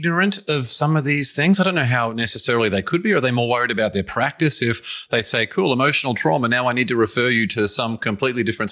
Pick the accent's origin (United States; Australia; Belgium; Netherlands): Australia; And I'm from Australia.